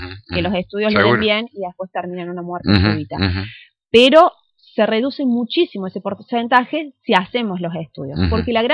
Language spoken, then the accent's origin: Spanish; Córdoba, Argentina; no he visto en Córdoba, donde es mi ciudad natal